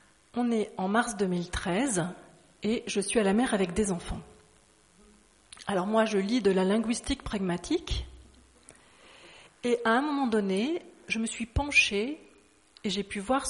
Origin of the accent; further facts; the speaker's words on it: Auvergne-Rhône-Alpes, France; Parce que moi, je suis auvergnate.